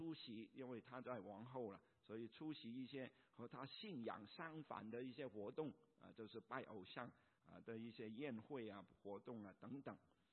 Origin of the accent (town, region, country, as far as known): China